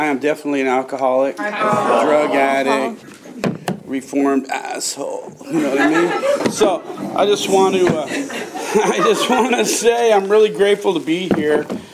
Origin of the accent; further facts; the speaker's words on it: Berkeley, California, United States; I grew up in Berkeley, and my parents were intellectual